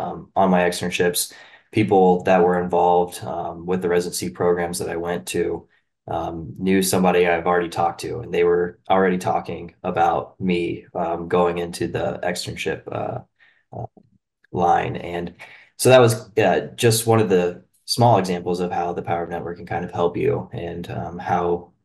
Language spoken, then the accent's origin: English; Flowery Branch, Georgia, United States; I grew up in Flowery Branch, Georgia, and I'll save you the long story.